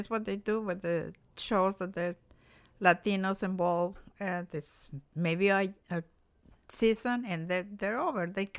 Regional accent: Dallas, Texas, United States; I'm from Dallas, Texas.

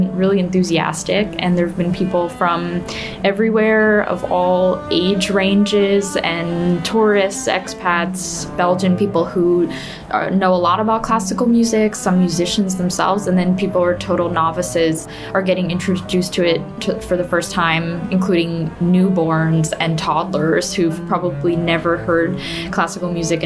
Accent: Philadelphia, Pennsylvania, United States; I am a cellist and I come from Philadelphia in the US.

